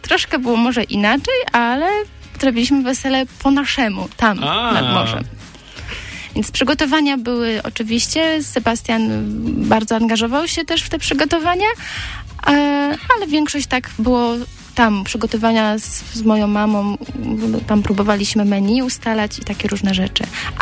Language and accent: Polish; Karlino, West Pomeranian Voivodeship, Poland; ja pochodzę blisko z Kołobrzegu, z Karlina.